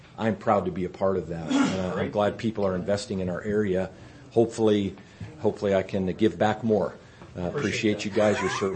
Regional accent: California, United States; moved away; I'm from California, and was trying to get rid of the tax thing back there, and here we are today talking about taxes.

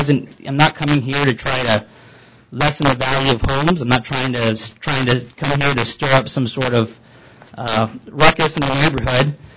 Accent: Arkansas, United States; born there; I was born in Arkansas. Just because I was raised in the military doesn't mean that I don't have a heart in this area.

